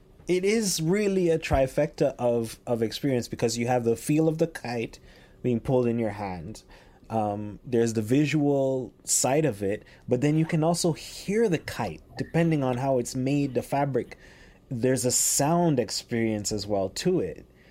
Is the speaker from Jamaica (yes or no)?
yes; Jamaica; moved away as an adult; also born or lived in Haiti; now in Montreal, Canada; I moved here when I was 20 and I've been here in Montreal for 22 years. So I understand there's a huge difference between growing up in Jamaica and Haiti and like living here in Montreal.